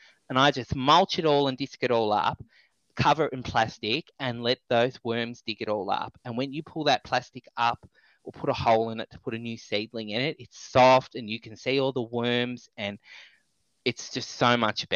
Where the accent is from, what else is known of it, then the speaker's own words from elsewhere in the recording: Victoria, Australia; because I grew up in the Yarra Valley, and moving to northern Victoria, the weeds up here are out of control.